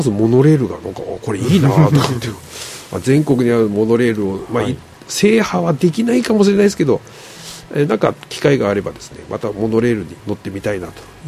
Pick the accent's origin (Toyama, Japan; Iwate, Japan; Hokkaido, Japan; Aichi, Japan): Hokkaido, Japan; いや北海道から来たんですなんてなこと話すると、